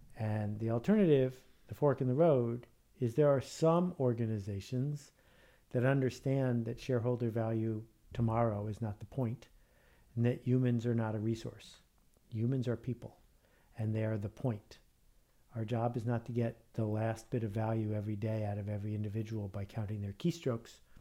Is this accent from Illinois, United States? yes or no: no; Buffalo, New York, United States; I think about winning the parent lottery, growing up in Buffalo, New York.